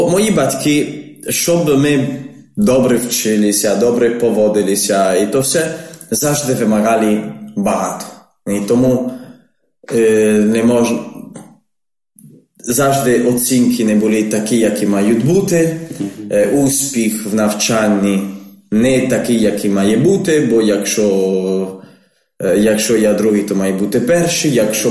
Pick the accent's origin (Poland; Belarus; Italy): Italy; Perugia, Umbria; Ukrainian is a second language; moved away as an adult; now in Ukraine; я італієць, народився в Італії, в місті Перуджа. І там жив 20 років. Я з багатодітної сім'ї